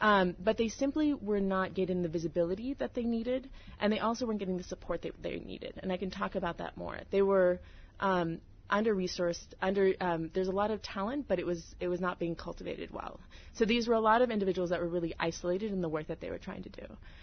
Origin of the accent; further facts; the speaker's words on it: Los Angeles, California, United States; also born or lived in Scranton, Pennsylvania; So I was born in Scranton, Pennsylvania, but grew up in Los Angeles to parents who immigrated from Damascus, Syria